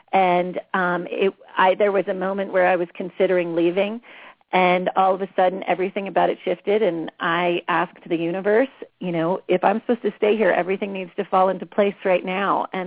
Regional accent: New England, United States; I grew up originally on the East Coast in New England, and I spent a huge amount of time as a youth in Europe traveling there.

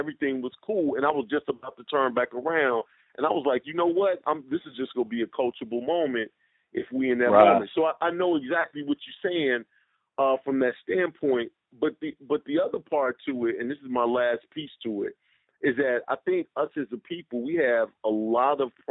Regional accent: Chicago, Illinois, United States; I'm from Chicago, right? And I'm from like Chirac, like the gully.

